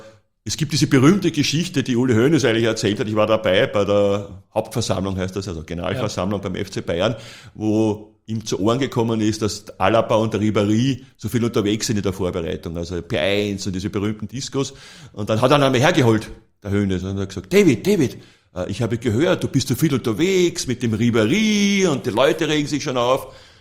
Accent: Vienna, Austria; ich sage, ich bin ein Wiener

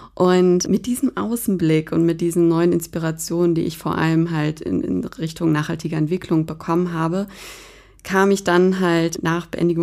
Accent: Kiel, Schleswig-Holstein, Germany; Also ich bin genau in Kiel aufgewachsen und habe hier Abitur gemacht.

